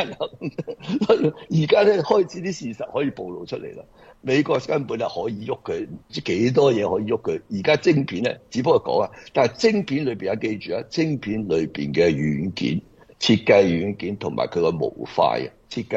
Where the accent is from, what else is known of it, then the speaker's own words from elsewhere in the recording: Hong Kong; 我香港人啦